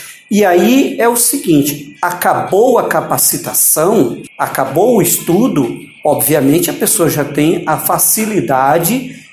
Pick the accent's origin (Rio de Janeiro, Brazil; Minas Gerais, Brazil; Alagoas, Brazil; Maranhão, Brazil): Maranhão, Brazil; moved away; eu vim do Maranhão para cá